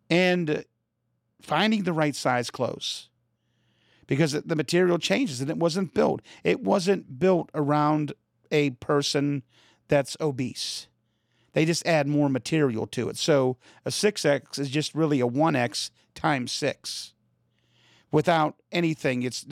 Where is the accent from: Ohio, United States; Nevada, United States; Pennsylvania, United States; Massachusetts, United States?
Pennsylvania, United States; accent: Pennsylvania; Stairs, that's easy, man. That's my accent from Pennsylvania.